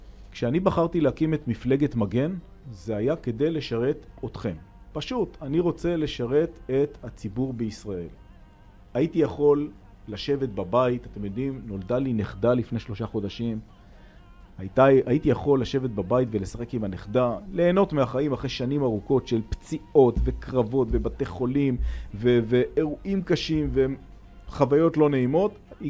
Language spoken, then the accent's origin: Hebrew; Arad, Southern District, Israel; הייתי ילד, גדלתי הרי בערד, אבל אצל סבתא בפתח תקווה, בשבתות